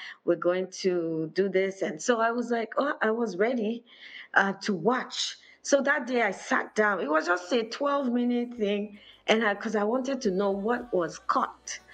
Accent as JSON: {"language": "English", "country": "Nigeria", "tie": "born or raised there", "moved": "yes", "said": "Okay, I grew up in Nigeria. I only came here in the year 2000."}